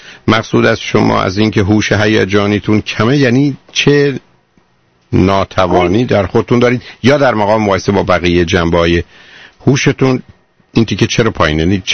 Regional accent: Shiraz, Fars, Iran; ما شیرازی ها وضعمون بدتره، برای که ما ترک شیرازی هستیم

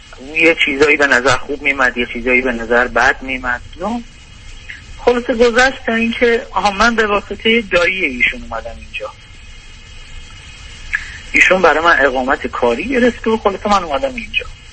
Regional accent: Iran; moved away as an adult; من الان 4 ساله که از ایران خارج شدم اومدم اروپا.

